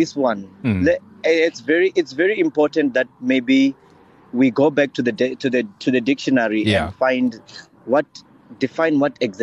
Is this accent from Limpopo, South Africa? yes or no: yes; Limpopo, South Africa; So I'm currently this side, and I was traveling the whole day. I'm from Limpopo.